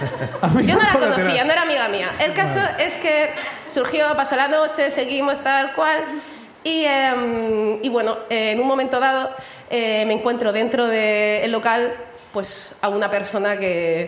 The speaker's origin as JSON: {"language": "Spanish", "town": "Murcia", "region": "Region of Murcia", "country": "Spain", "lives_now": "Barcelona, Spain", "said": "Bueno, vengo de Murcia. Vengo aquí en Barcelona."}